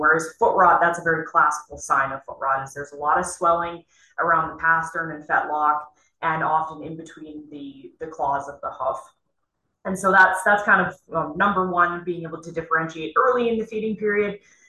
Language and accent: English; Alberta, Canada; I'm from Western Canada, more specifically Alberta